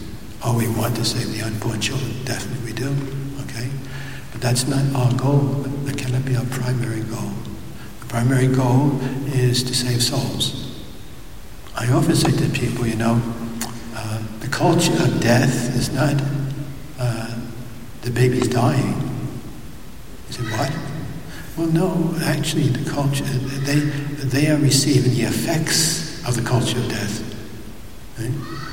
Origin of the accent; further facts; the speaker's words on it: Brooklyn, New York, United States; from a strange place called Brooklyn in New York. You might recognize my little accent sometimes. It's a little bit different.